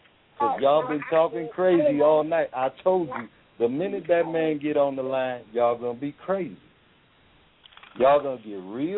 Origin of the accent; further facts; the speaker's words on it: Chicago, Illinois, United States; See, if I say I'm wrong, because I'm from Chicago.